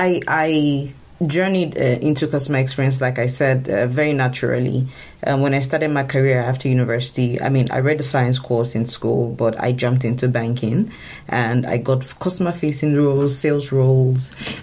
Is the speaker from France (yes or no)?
no; Nigeria; I come from Africa, and Nigeria in particular